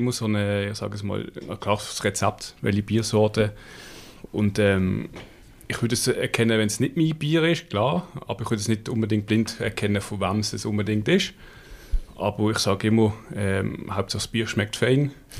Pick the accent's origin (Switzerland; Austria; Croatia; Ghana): Switzerland; Basel, Basel-Stadt; Also ich komme ursprünglich aus Basel, wie man hört.